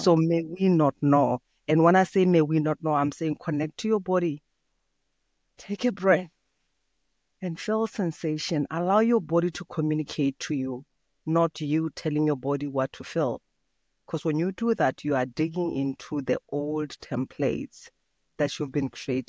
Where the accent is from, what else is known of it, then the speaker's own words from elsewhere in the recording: Botswana; English is a second language; moved away as an adult; now in Germany; I come from Southern Africa in Botswana, but I've been residing in Germany for 10 plus years now.